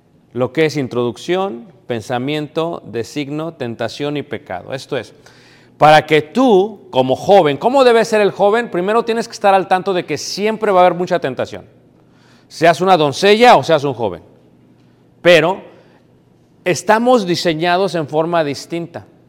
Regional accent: Mexico City, Mexico; now in United States; yo soy de México, crecí en Ciudad de México, me crié en México

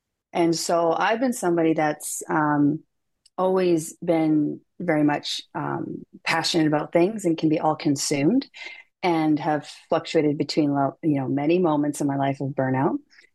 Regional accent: Saskatoon, Saskatchewan, Canada; Yeah, so I'm born and raised in Saskatoon, Saskatchewan, which is right in the middle of Canada.

